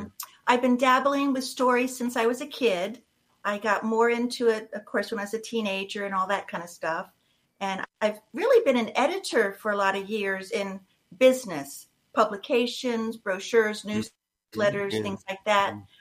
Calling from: Jefferson, Georgia, United States; I'm in Jefferson, Georgia, which is about 50 miles north of Atlanta.

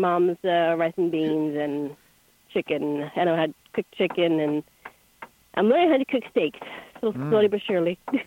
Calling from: North Carolina, United States; from North Carolina. New caller.

